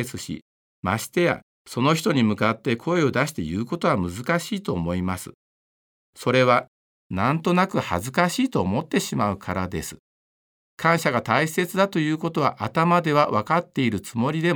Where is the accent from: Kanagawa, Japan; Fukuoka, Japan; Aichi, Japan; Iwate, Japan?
Aichi, Japan; now in Nagano, Japan; 私は地元愛知県の教科部で働くことになりました。